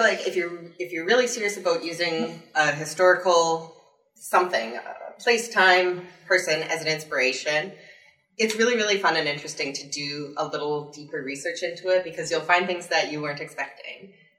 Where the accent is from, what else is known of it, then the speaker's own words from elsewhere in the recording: Canada; Well, you know, I'm Canadian